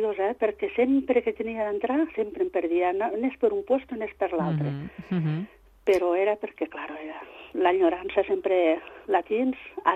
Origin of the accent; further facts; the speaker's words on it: Santa Coloma de Gramenet, Catalonia, Spain; jo vaig néixer a Barcelona, també, les meves germanes també, menys la menuda, i vivíem a Santa Coloma de Gramenet.